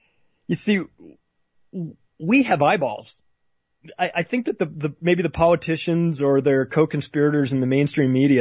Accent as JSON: {"language": "English", "region": "California", "country": "United States", "tie": "born or raised there", "said": "I'm a Californian. I grew up in California, lived there for 35 years. It is my home. I don't live there any longer, but I still have a deep attachment to it."}